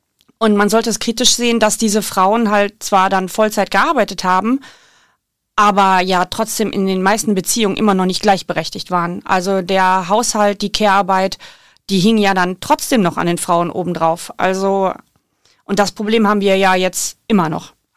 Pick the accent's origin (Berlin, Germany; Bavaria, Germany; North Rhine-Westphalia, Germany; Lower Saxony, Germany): North Rhine-Westphalia, Germany; born there; now in Dortmund, Germany; Ich wohne seit fast 2,5 Jahren in Ikan im Bärenbruchviertel. Ich bin Anfang der 2000er nach Dortmund gezogen, bin gebürtige Niederrheinerin